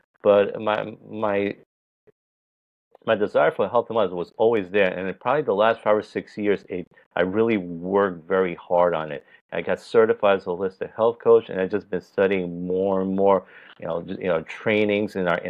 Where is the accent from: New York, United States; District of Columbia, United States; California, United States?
New York, United States; All right, so I grew up in New York. I've lived there all my life.